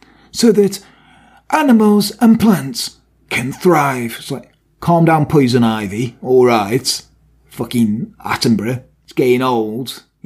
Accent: Australia; I'm Australian. If you need an Australian accent, let me know, and I'll do it for you.

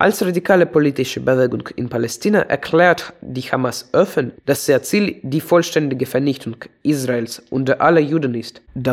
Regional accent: Russia; moved away as an adult; also born or lived in Moscow; now in Hamburg, Germany; Ich bin neu im Podcast-Team der Funke und ich bin auch neu in Deutschland. Ich komme aus Russland und habe, bis Putins Krieg gegen die Ukraine begann, in Moskau gelebt.

